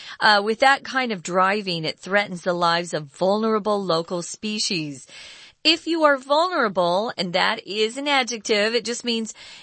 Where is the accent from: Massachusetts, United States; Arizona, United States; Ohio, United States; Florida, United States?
Arizona, United States; now in Taiwan; We have lots of rain here, so we get a lot of, plants and trees growing really well. And we're from Arizona where there's no rain.